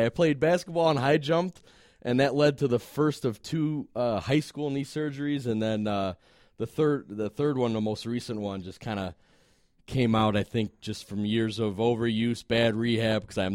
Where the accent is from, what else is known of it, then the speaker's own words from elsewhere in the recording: Chicago, Illinois, United States; I'm from Chicago originally, so I'll always love guys coming out of Windy City.